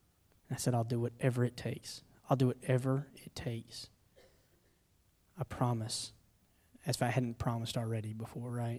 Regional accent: Choctaw, Oklahoma, United States; now in Fort Worth, United States; and I grew up here in Oklahoma, so I'm an Okie too, okay? So I'm not a native Fort Worthian. What is that? Is that right? I don't know. Not from Cowtown. I'm from Choctaw, Oklahoma.

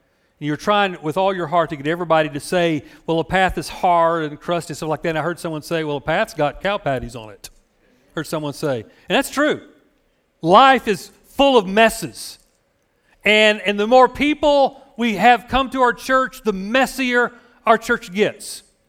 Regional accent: Hobart, Oklahoma, United States; When I grew up in Hobart, Oklahoma, there was a mainstay

